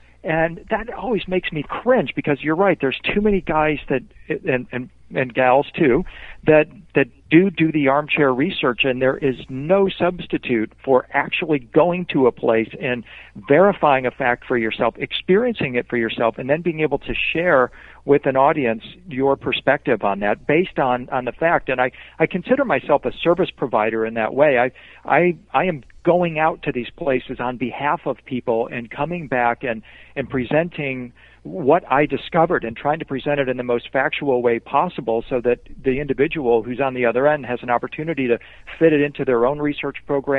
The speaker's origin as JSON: {"language": "English", "town": "Detroit", "region": "Michigan", "country": "United States", "tie": "born or raised there", "moved": "as an adult", "lives_now": "Nashville, United States", "said": "Well, I grew up in Detroit, Michigan. I moved to Nashville when I was 19."}